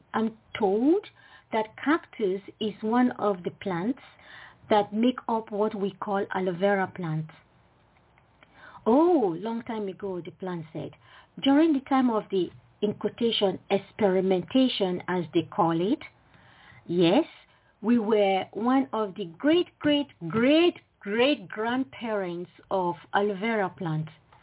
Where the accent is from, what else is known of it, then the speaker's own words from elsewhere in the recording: Jos, Plateau, Nigeria; when I was growing up in Nigeria, Jos, in the middle of Nigeria.